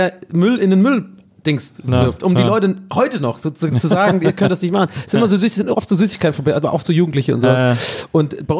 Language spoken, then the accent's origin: German; Tübingen, Baden-Württemberg, Germany; aber kennt ihr noch, bei uns in Tübingen gab es diese Komposthaufen.